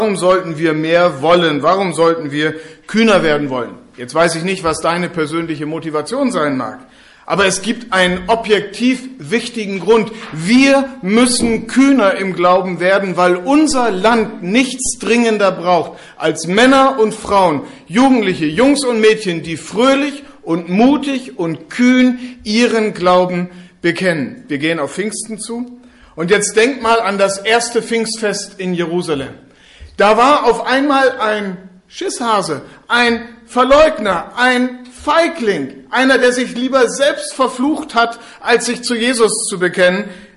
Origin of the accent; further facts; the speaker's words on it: Lower Saxony, Germany; moved away as an adult; Ich komme aus Ostfriesland und der Zivildienst in Stuttgart, das war für mich also der erste Schritt weg von zu Hause.